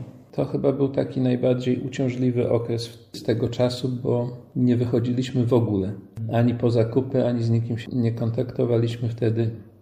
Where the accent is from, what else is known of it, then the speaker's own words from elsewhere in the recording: Pomeranian Voivodeship, Poland; now in Ireland; Mieszkamy w Irlandii od 15 lat. Niedawno była okrągła rocznica. Jesteśmy z Pomorza, dokładnie z Kociewia. Przyjechaliśmy tutaj teoretycznie na krótko, ale to z tego krótko zrobiło się już całkiem długo. Mieszkamy na wsi, na kompletnym odludziu w zasadzie